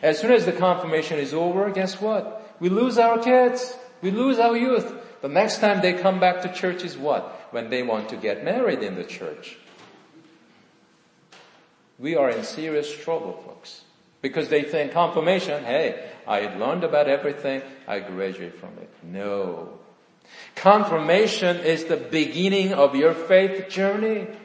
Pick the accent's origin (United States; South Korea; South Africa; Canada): South Korea; moved away; if you're growing up in Korea, you may not like it. Why? Because in Korea, to get into college is everything. The competition is so fierce. You think in America going to college is tough? Wait until you go into Korea. Literally, even today, 40 years ago when I was growing up in high school